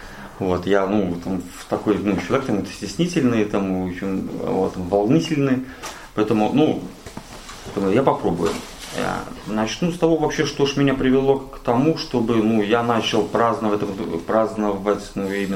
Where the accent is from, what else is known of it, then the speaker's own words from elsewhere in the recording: Minsk, Belarus; moved away; Для тех, кто не знает, я белорус, город Минск. Ну, я там жил. Еще полтора месяца тому назад.